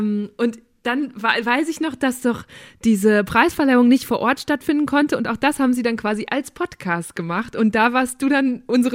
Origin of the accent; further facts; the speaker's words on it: North Rhine-Westphalia, Germany; Ich komme aus Münsterland. Ich bin gar nicht weit weg von Kassel.